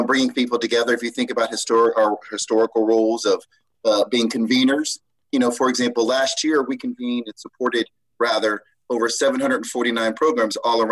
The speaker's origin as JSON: {"language": "English", "town": "Dayton", "region": "Ohio", "country": "United States", "tie": "born or raised there", "said": "For you may know, Jack, that I was born and raised in Dayton, Ohio, and on June 4th to be exact, I will turn 50 years of age."}